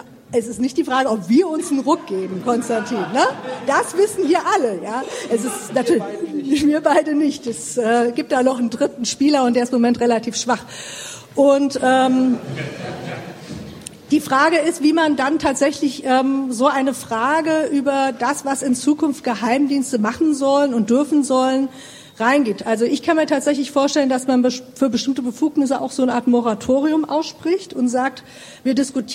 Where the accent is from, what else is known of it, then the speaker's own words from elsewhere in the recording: Thuringia, Germany; Also ich komme aus Thüringen, wir haben dort R2G